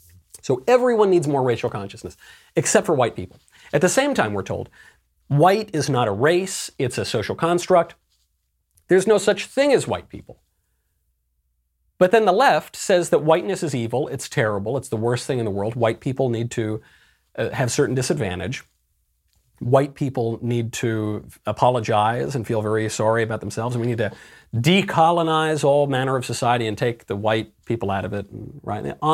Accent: New York, United States; I'm Catholic. I'm American. I'm a conservative. I'm a New Yorker originally. I'm Italian-American.

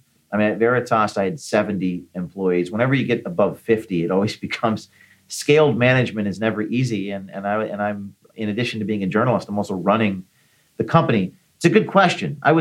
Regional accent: Ireland; And as an Irishman, I said, well, this offends my heritage.

